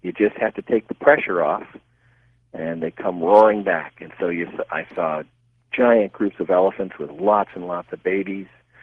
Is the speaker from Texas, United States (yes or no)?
no; Toledo, Ohio, United States; I grew up in Toledo, Ohio, on the shores of Lake Erie.